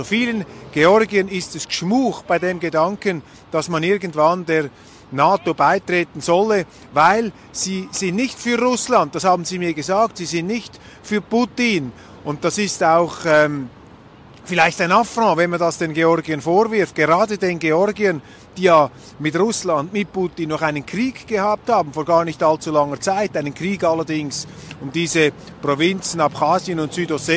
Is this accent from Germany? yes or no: no; Switzerland; Mich interessiert natürlich auch die Perspektive des Kleinstaats als Schweizer. Wir sind auch einer.